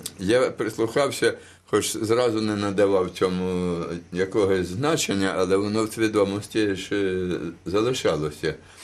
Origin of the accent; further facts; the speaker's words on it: Kyiv, Ukraine; also born or lived in Chernihiv; я народився в Києві, ріс і в школу ходив, от, і знайомство з селом почалося, спочатку було із приміським середовищем, коли я малим ще жив у Чернігові, на околиці.